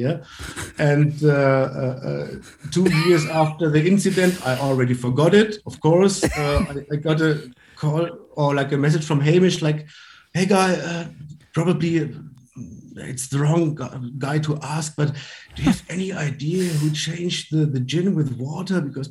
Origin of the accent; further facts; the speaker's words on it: Hesse, Germany; English is a second language; I grew up next to Frankfurt, in a little village next to Frankfurt